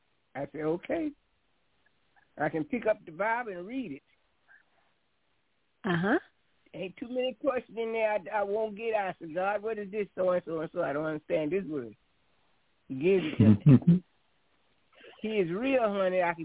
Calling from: Georgia, United States; from Georgia.

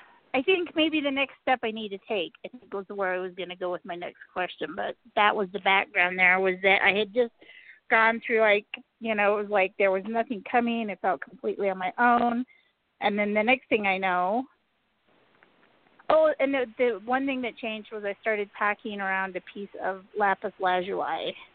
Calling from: Utah, United States; calling from Utah.

